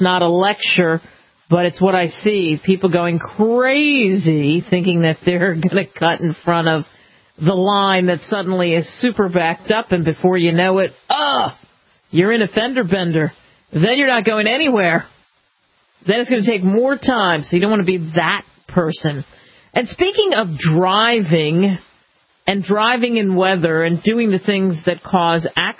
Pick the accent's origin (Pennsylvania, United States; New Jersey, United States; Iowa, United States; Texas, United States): New Jersey, United States; In New Jersey, my home state, they're talking about doing that.